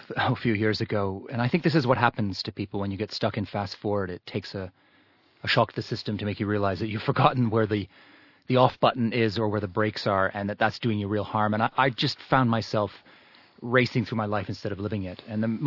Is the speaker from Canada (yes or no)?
yes; Canada; accent: Canadian; Yeah, it's because I'm Canadian, but my father's actually from Mauritius.